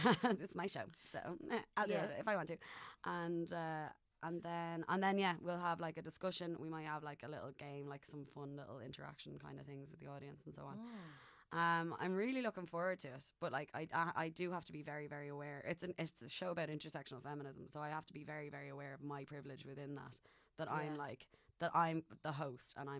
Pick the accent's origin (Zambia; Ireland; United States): Ireland; I'm Irish.